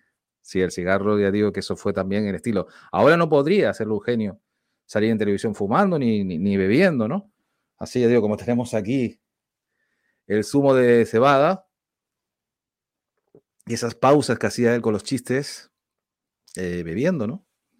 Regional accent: Canary Islands, Spain; accent: Canarian; Pues mira, pues a veces me dice que yo tengo voz de podcaster y mi acento canario, ¿no? Aunque cuando hago la voz así más para el podcast, no está tan acentuado el acento canario, ¿no?

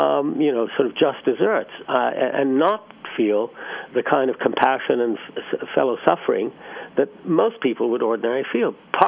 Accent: New York, United States; speaking as a New Yorker and somebody who's lived here really the major part of his life

